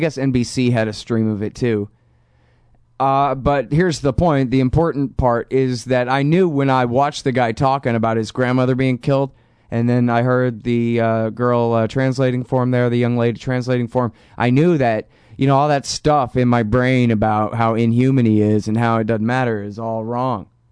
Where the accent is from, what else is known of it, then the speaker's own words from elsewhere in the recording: United States; I'm like this. I'm an American.